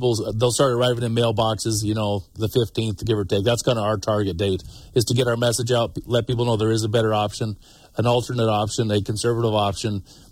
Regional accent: Stevensville, Montana, United States; And being born and raised in Stevensville and spending my entire life in Montana, I see it, plain as day.

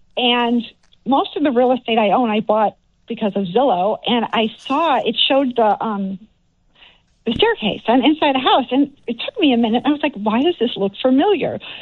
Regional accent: Elmhurst, Illinois, United States; Yes, I'm from Elmhurst.

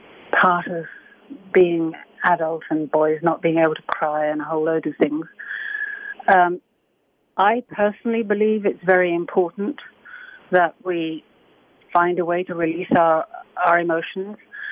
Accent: England, United Kingdom; For example, you know, I'm English, and so there is this sort of belief in England, or there has been, that it's really better to have a stiff upper lip

